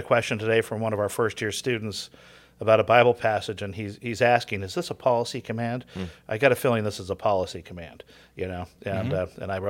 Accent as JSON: {"language": "English", "region": "California", "country": "United States", "tie": "born or raised there", "said": "they were my team because I grew up in Southern Cal"}